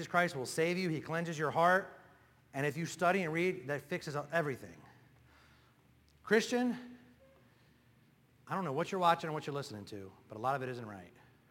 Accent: Maryland, United States; I grew up in Maryland. You don't get much liberal, more liberal than Maryland. I grew up there where everybody was the same

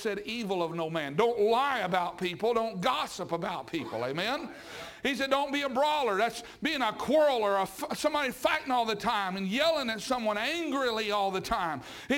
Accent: Oklahoma, United States; Listen, I'm from Oklahoma, man. Almost every other person's got a concealed carry license out there.

